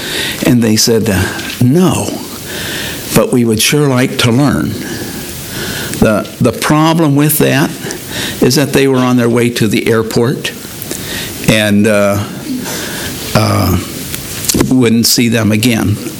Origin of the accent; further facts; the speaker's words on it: Escondido, California, United States; I grew up in Southern California, down by Escondido, down by San Diego.